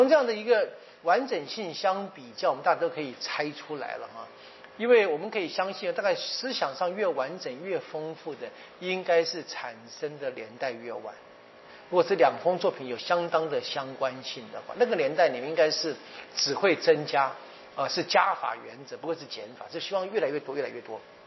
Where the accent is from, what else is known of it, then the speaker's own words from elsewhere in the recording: Taiwan; 但是我觉得对我们台湾人而言应该不太困难啊。